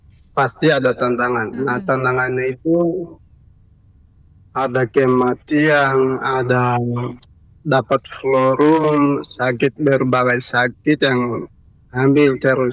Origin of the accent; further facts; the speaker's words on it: Papua, Indonesia; kita orang Papua jangan ke pasar jadi pembeli.